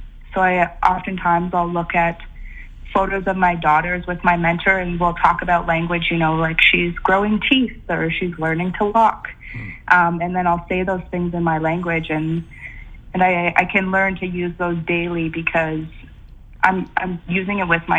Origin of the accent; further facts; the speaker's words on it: Ihattas, British Columbia, Canada; I come from Ihattas, which is a new Chamuk nation on Vancouver Island. And I actually live in Port Alberni with my partner, Chukna, who comes from Tshishat.